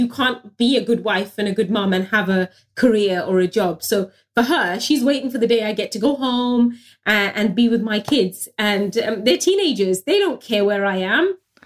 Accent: United Kingdom; I suppose growing up, straddling between the two worlds, being British, being Bangladeshi, you know, going to mainstream school, but coming home to an immigrant household, I never felt fully Bangladeshi, but equally, I never felt fully British.

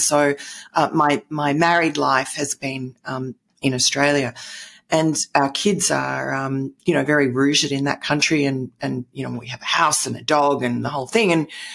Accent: New York City, New York, United States; born there; also born or lived in London, United Kingdom / Tokyo, Japan; I'm kind of a native born New Yorker, although my accent doesn't tell you that.

